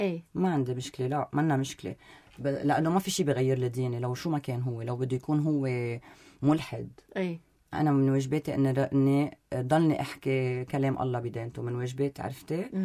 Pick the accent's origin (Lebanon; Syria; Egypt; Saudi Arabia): Syria; لأنه أنا سوري الخوازيق اللي بظهري كتير دافشيني لقدام